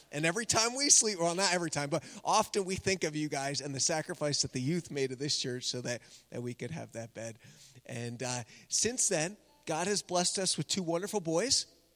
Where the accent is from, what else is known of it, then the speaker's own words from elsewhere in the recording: Binghamton, New York, United States; I was born in Binghamton and grew up there, and my wife in Lake George area near Glens Falls.